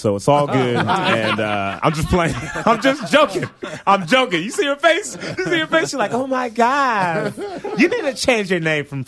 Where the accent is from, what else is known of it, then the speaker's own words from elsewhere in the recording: Memphis, Tennessee, United States; also born or lived in Portland, Oregon; But, no, I was born in Portland, Oregon. And I grew up in Memphis, Tennessee, where they grow black people.